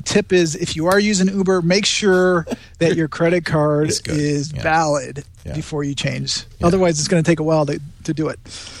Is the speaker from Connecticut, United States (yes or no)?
yes; Connecticut, United States; You know, these guys are based out of my home state of Connecticut, and they run these really high-end tours.